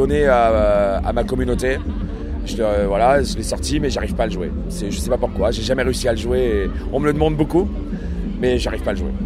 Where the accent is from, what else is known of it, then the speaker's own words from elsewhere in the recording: Auvergne-Rhône-Alpes, France; Oui, et fier de l'être. Je suis pas français, je suis auvergnat.